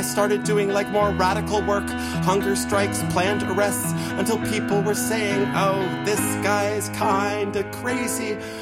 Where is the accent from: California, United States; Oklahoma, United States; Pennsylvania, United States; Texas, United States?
Texas, United States; Dallas; also born or lived in Mexico; So my story is this, born in Mexico, raised in the United States. Undocumented. I grew up in South Oak Cliff, which is the poor part of Dallas.